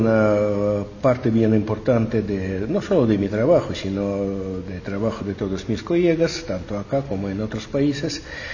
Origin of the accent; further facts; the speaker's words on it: Russia; now in Mexico; a México vine directamente de Buenos Aires, donde tuve también un gran honor representar mi país durante casi 7 años como embajador de Rusia en Argentina